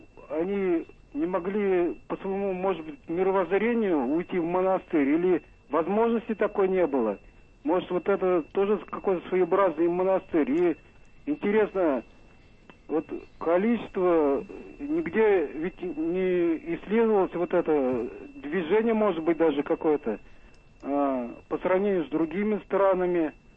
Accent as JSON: {"language": "Russian", "town": "Cheboksary", "region": "Chuvashia", "country": "Russia", "said": "Так-то у нас, в общем-то, город русский, но это столица Чувашия."}